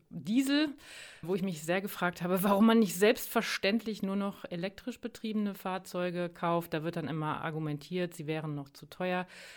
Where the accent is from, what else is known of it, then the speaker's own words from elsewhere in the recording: Bovenden, Lower Saxony, Germany; also born or lived in Southern Germany; Ich bin in Bovenden aufgewachsen, war dann zwar 20 Jahre in Süddeutschland, bin aber seit 2011 zurück